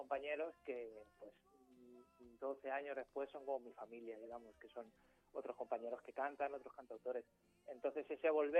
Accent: Madrid, Community of Madrid, Spain; also born or lived in England / Berlin; Yo soy de Madrid, sí, soy de Vallecas.

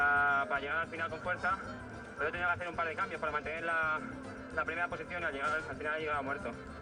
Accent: Valdemoro, Community of Madrid, Spain; sobre todo mi pueblo en Valdemoro con la pantalla que han puesto

